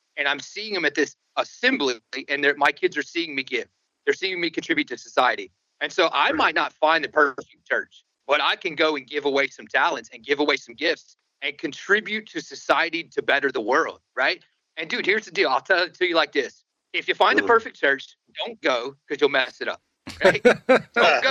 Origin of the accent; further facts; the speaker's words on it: the South, United States; dude, I'm from the South, okay?